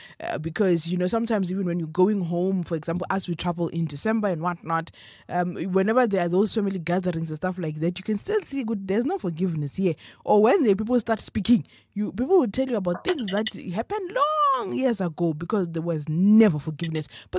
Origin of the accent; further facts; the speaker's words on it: Mpumalanga, South Africa; Your name reminds me of home because I'm from Mpumalanga, you know.